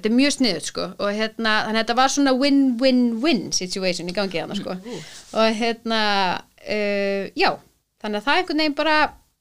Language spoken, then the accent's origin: Icelandic; Akureyri, Northeastern Region, Iceland; ég náttúrulega bara fór heim til Akureyrar